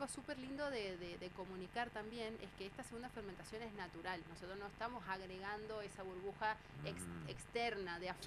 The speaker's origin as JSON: {"language": "Spanish", "town": "San Martín", "region": "Mendoza", "country": "Argentina", "said": "Yo soy mendocina, de San Martín, estudié en Rodeo del Medio, en Don Bosco, la licenciatura en enología."}